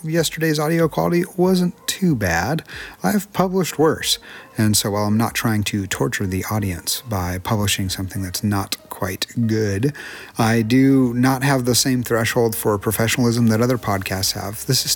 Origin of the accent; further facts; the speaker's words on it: Connecticut, United States; There is a part of it that does remind me of growing up in New England. There's a beautiful spot in Connecticut where I spent quite a few of my teenage years